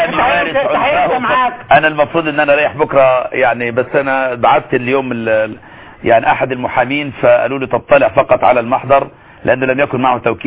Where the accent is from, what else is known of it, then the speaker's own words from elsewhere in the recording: Egypt; كمصري كإنسان يعيش على الأرض